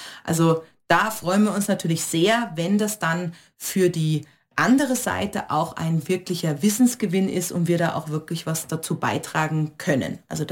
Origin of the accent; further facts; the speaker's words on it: Kaiserslautern, Rhineland-Palatinate, Germany; now in Austria; Ich bin in Deutschland geboren, ich komme aus Rheinland-Pfalz, also genauer aus Kaiserslautern. Und ja, ich bin eine Zugereiste. Also ich bin ich wohne mit meinem Mann und meinen Kindern im oberösterreichischen Ennstal, bin da zu Hause